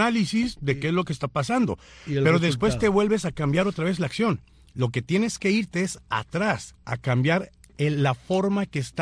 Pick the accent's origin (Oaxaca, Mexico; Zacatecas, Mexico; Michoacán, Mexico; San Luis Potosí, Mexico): San Luis Potosí, Mexico; born there; Yo nací en San Luis Potosí, México, en 1966.